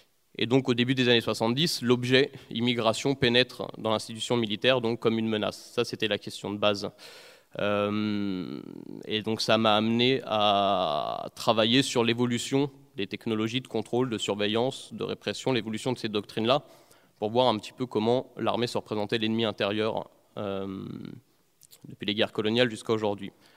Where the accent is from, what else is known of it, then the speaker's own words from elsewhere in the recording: Gennevilliers, Île-de-France, France; moi j'ai grandi à Gennevilliers